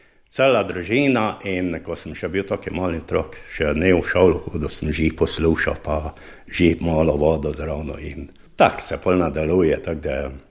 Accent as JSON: {"language": "Slovenian", "town": "Poljčane", "region": "Drava", "country": "Slovenia", "said": "jaz sem iz Poljčan"}